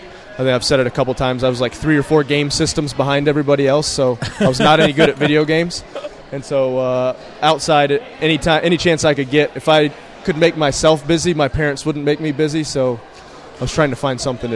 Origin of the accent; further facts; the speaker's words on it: Cookeville, Tennessee, United States; also born or lived in Michigan; You know, I was born in Michigan, but Tennessee's home. Cookeville's. I mean, from the time I was 4 years old, this is these are the people I knew and everybody I grew up with.